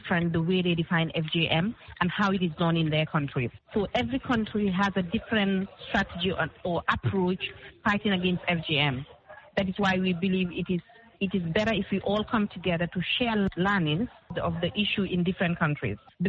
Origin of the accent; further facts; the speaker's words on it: Gambia; I'll take Gambia, for example, because we are from the Gambia.